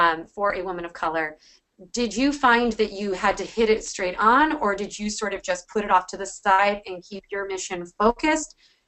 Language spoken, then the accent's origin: English; Washington, United States; especially in my home state, at least of Washington State.